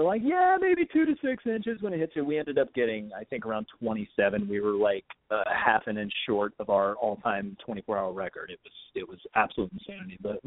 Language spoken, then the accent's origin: English; Salem, Oregon, United States; Man, so I born and raised in Salem, Oregon. Lived there for most of my life.